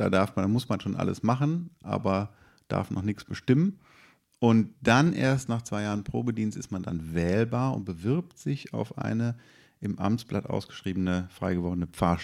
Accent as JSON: {"language": "German", "town": "Wuppertal", "region": "North Rhine-Westphalia", "country": "Germany", "tie": "born or raised there", "also_born_or_lived": "Berlin / Köln / Münster / Bonn", "said": "ich bin aber in Wuppertal groß geworden, also im Bergischen, habe aber immer zu Düsseldorf meine Bezüge gehabt, war zwischendurch in Berlin und Köln und Münster und Bonn auch noch."}